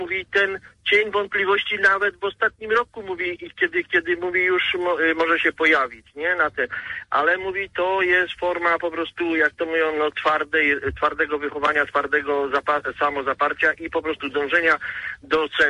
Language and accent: Polish; Szczyrk, Silesian Voivodeship, Poland; No, ja jestem konkretnie ze Szczyrku, nie?